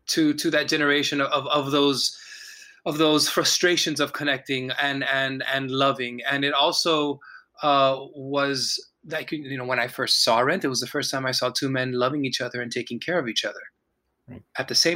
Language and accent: English; Miami, Florida, United States; I was born in Miami, Florida, and, raised in a community where dealing with the Cuban government in any kind of way or going to Cuba was frownedly looked upon, including my own family.